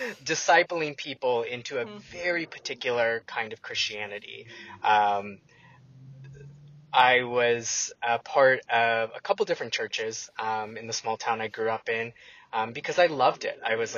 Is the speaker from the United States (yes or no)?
yes; Deep South, United States; In my bio, you read that I grew up in the Deep South.